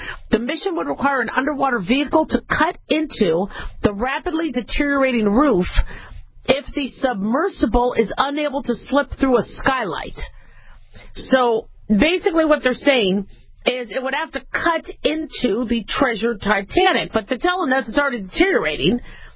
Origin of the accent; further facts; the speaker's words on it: the West, United States; But, you know, to me, growing up in the West, you know, nothing was older than, like, the 1940s from most of the places where I lived. Even though, yeah, L.A. was around before then